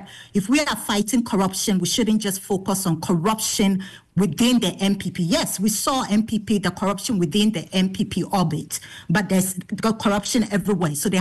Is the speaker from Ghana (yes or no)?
yes; Ghana; Personally, I would like to see, as a Ghanaian, I would like to see transparency.